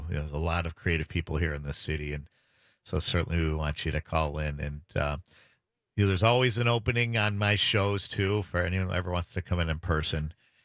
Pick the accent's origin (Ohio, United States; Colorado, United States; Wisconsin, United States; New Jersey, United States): Wisconsin, United States; Waukesha; I'd go over there and I'd tell people I'm from Waukesha.